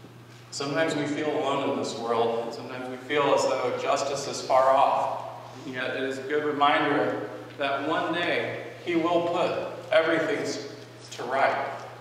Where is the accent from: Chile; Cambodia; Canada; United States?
Cambodia; And I grew up in Cambodia, so you can ask my parents about this.